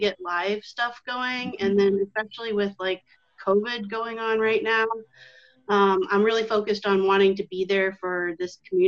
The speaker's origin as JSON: {"language": "English", "town": "Iowa City", "region": "Iowa", "country": "United States", "said": "Iowa City, Iowa."}